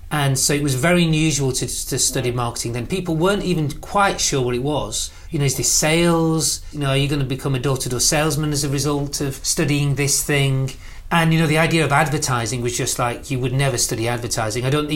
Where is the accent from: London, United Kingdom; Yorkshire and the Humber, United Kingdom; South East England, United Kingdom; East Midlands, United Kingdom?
Yorkshire and the Humber, United Kingdom; Sheffield; I'm from Sheffield. My dad worked in the steelworks. He was from an engineering background.